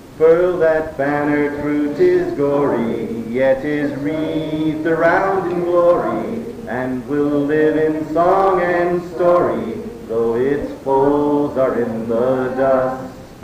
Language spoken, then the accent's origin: English; Southern US, United States